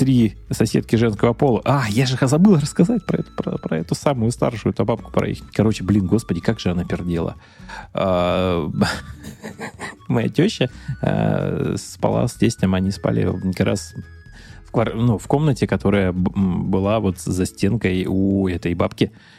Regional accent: Arsenyev, Primorsky Krai, Russia; в городе Арсеньеве, откуда я родом? Много раз про него уже рассказываю, да. Жил я на улице Калининской, дом 14А, и квартира у нас была 33-я квартира.

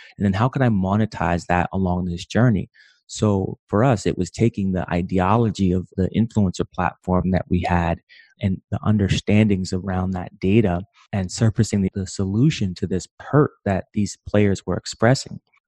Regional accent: Pittsburgh, Pennsylvania, United States; While originally I am from Pittsburgh, I didn't go to CMU.

